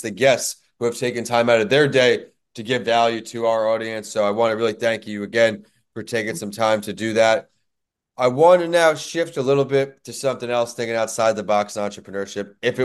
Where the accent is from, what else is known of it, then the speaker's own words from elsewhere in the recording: New York, United States; Growing up in New York